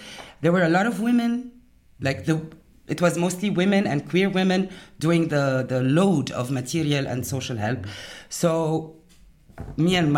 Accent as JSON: {"language": "English", "country": "Lebanon", "moved": "as an adult", "said": "whether first generation migrants like myself. I'm from Lebanon. I moved here at an older stage in my life."}